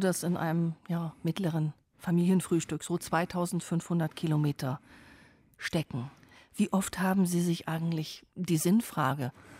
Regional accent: Northern Germany, Germany; Ich als Norddeutsche kenne immer das Beispiel von den Krabben

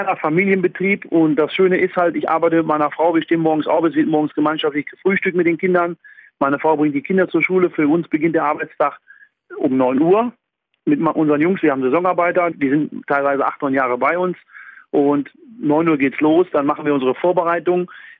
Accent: North Rhine-Westphalia, Germany; born there; ich bin ja gebürtiger Westfale.

